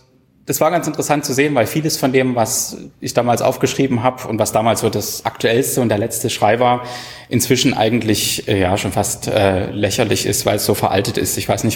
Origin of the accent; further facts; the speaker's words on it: Saxony, Germany; Ich bin übrigens auch in Sachsen aufgewachsen. Und wenn ich das früher jemandem erzählt habe, dann gab es meistens immer Witze über den Dialekt, den man spricht.